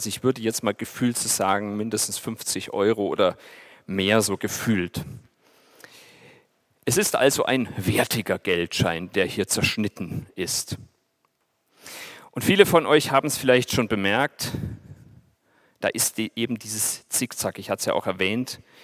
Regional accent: Pfaffenhofen, Bavaria, Germany; er hat mich in meiner Heimatstadt Pfaffenhofen besucht, denn ich war ja in einem Internat in Franken.

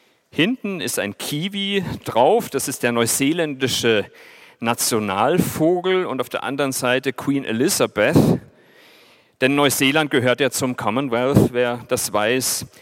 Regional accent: Pfaffenhofen, Bavaria, Germany; er hat mich in meiner Heimatstadt Pfaffenhofen besucht, denn ich war ja in einem Internat in Franken.

